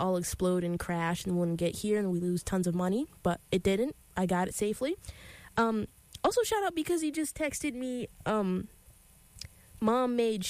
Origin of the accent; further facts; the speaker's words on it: Syracuse, New York, United States; I'm not from Long Island. I'm from Syracuse, which is not a huge city, but it's not Long Island.